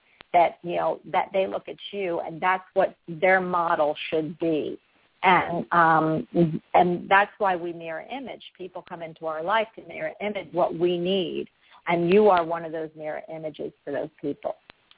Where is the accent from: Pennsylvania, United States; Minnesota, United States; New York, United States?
Pennsylvania, United States; Philadelphia; and listen, I'm from Philadelphia